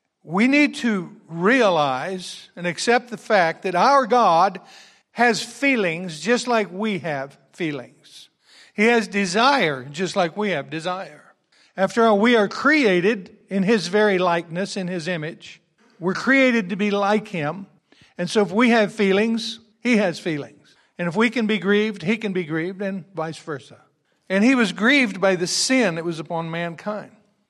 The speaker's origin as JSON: {"language": "English", "region": "Scotland", "country": "United Kingdom", "said": "My grandfather was a Scot. My dad's a Scot. I'm a Scot."}